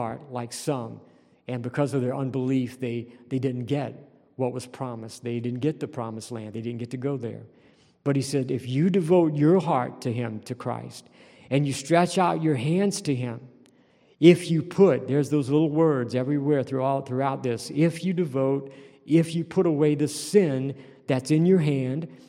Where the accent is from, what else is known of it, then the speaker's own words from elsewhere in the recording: New Orleans, Louisiana, United States; A family that I grew up with in New Orleans, you know, they were shamed by the patriarch of the family falling into sexual sin.